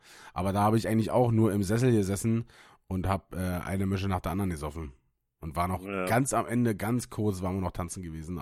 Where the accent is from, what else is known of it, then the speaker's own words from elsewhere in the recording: Müncheberg, Brandenburg, Germany; die private Bahn, die von Berlin in meine Heimat fährt, nach Münchenberg